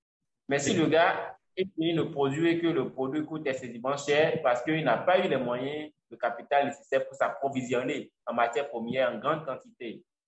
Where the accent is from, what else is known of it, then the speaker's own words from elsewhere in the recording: Benin; si nous, on dit on est béninois, on veut se limiter